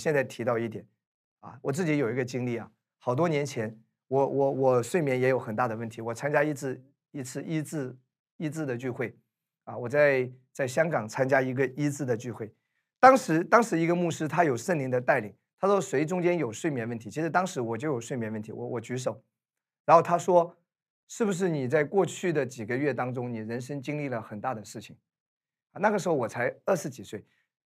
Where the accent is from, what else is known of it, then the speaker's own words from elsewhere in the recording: China; 所以我自己也是土生土长的中国的